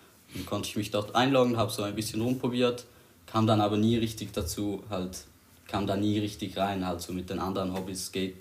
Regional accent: Switzerland; Wir kommen aus der Schweiz und nicht aus den Bronx.

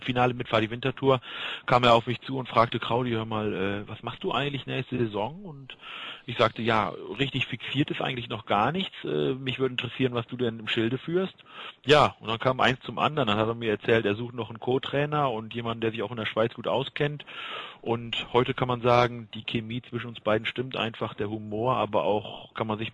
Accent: Gummersbach, North Rhine-Westphalia, Germany; Gummersbach ist meine Heimat.

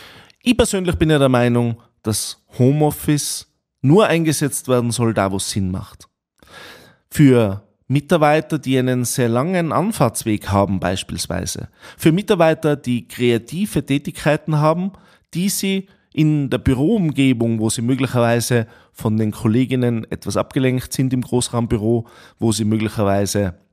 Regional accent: Tyrol, Austria; besonders in meinem Heimatland in Tirol

